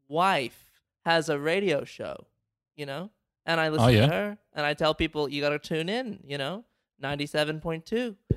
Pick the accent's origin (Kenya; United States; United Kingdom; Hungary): United States; I am both American, I'm a patriot, and also I can speak to the dead.